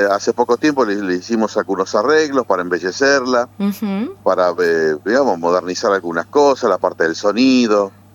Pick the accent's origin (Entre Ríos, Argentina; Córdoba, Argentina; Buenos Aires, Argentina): Buenos Aires, Argentina; now in Misiones, Argentina; No soy misionero, soy bonaerense.